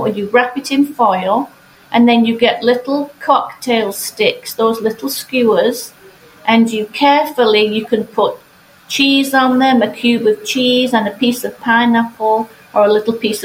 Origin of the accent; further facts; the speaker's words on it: England, United Kingdom; I grew up in England and we don't celebrate Thanksgiving in England